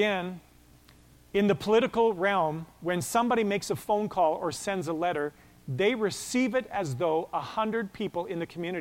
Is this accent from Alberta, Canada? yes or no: yes; Westlock, Alberta, Canada; it comes from my hometown of Westlock